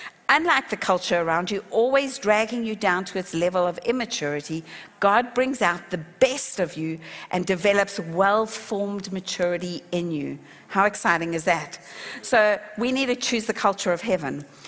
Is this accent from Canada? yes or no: no; South Africa; accent: South African; now in Australia; my accent will tell you that I grew up in South Africa and that I have a South African accent. But my citizenship is Australian.